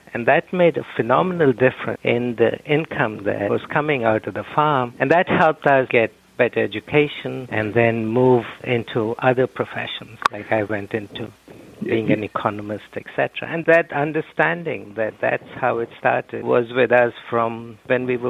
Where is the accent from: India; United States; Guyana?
India; South India; also born or lived in Rajasthan; I was born in a small village in southern India. It was a rice-growing village, and that was one of the early villages that adopted the Green Revolution rice technology in South India.